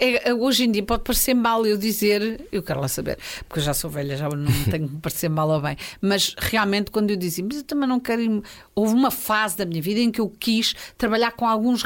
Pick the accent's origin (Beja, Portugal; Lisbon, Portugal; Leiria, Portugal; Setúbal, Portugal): Lisbon, Portugal; vim de Lisboa, Portugal.